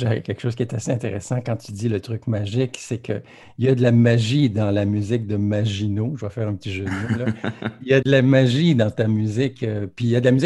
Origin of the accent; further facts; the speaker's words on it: Quebec, Canada; on t'entend, puis on est Québécois comme moi, tu sais